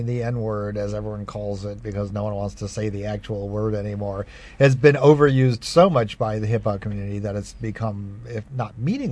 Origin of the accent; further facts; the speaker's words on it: United States; I'm a mud. I'm an American mud.